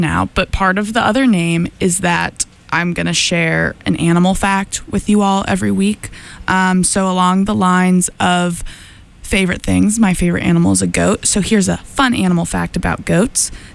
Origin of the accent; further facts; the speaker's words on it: Oregon, United States; a band from my home state of Oregon.